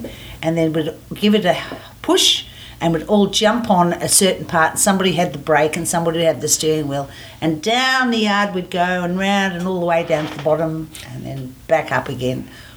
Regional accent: Melbourne, Victoria, Australia; in 1957 in, I think it was the Box Hill Hospital, it might have been the Mercy. So yes, I'm an Aussie, born in Melbourne.

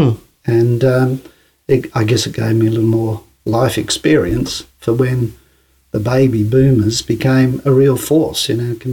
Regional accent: Melbourne, Victoria, Australia; I'm a Melbourne boy, born and bred, and I've lived here all my life. I was born in Thornbury, next to Northcote, on the 23rd of February, 1942.

